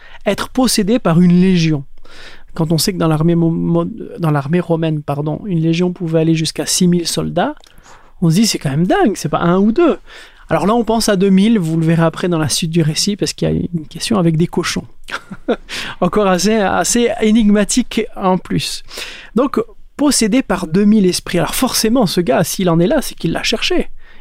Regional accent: South-West France, France; Moi, là où j'ai grandi, dans un petit village dans le sud-ouest de la France, notre école primaire, elle était à côté d'un cimetière.

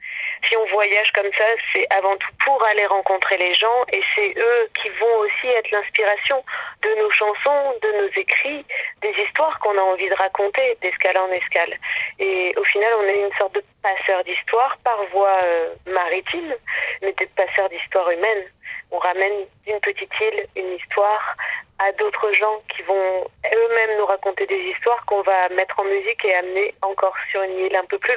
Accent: Auvergne-Rhône-Alpes, France; d'être de retour aussi à Grenoble, puisque moi j'ai grandi dans le Vercors, donc c'est quand même mes sources aussi.

